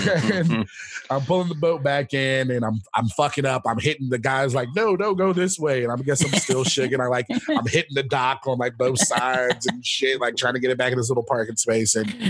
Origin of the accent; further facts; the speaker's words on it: the South, United States; I am from the South, so I am all about that lake life.